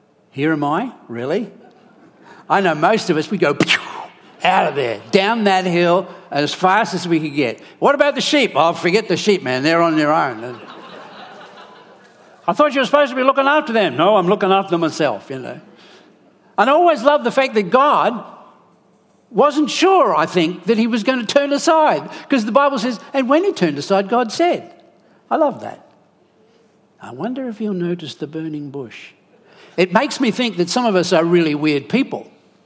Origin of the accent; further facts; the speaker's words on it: Egypt; I grew up in Egypt where there are heaps of them.